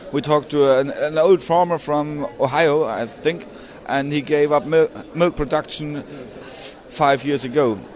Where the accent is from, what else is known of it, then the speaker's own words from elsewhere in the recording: Germany; English is a second language; We're from Germany, from the middle of Germany